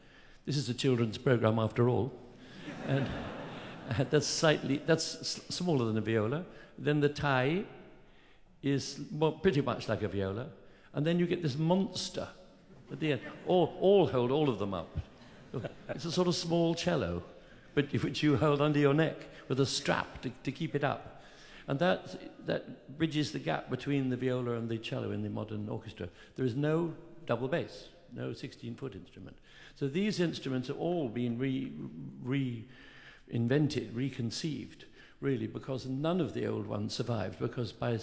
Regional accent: Newbury, South East England, United Kingdom; And the bows were all made by Philip Brown in Newbury, my hometown.

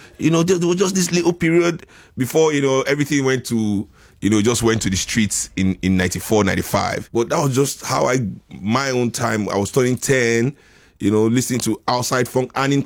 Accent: Lagos, Nigeria; when I was growing up in Lagos and I'd go to school

